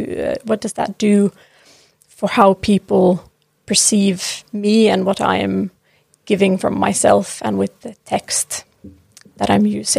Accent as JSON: {"language": "English", "country": "Finland", "also_born_or_lived": "Turku", "second_language": "English", "lives_now": "Norway", "said": "I'm from Finland, from a very, very small town, and then moved into Turku in the western coast of Finland to do my bachelor's in dance and dance education. And then straight from there to Oslo"}